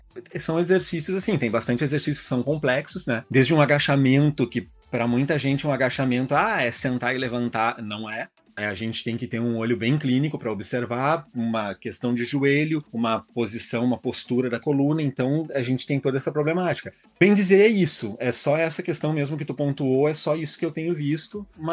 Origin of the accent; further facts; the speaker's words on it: Porto Alegre, Rio Grande do Sul, Brazil; Sou aqui de Porto Alegre, Rio Grande do Sul.